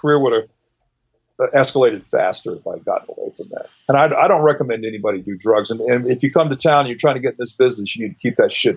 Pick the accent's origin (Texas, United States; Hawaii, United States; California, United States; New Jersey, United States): Hawaii, United States; One of the things about growing up in Hawaii is great. It's the downside of growing up musically in Hawaii and also the upside.